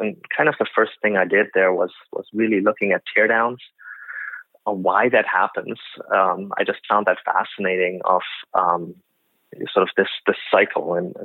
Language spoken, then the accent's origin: English; Germany; now in Canada; I mean, I grew up in Germany. I've basically cycled all my life to get to places for transportation.